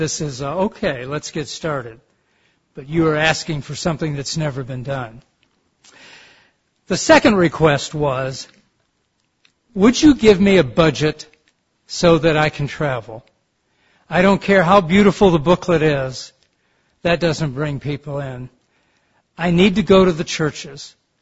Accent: Detroit, Michigan, United States; also born or lived in Beamsville, Canada; sent to Great Lakes Christian High School in Beamsville, Ontario, Canada, which was 5 hours from my hometown in Detroit, Michigan.

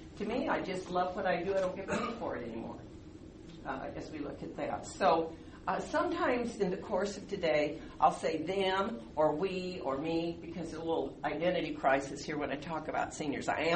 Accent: California, United States; Remember, I'm from California, so numbers are a little different than if you're from Texas.

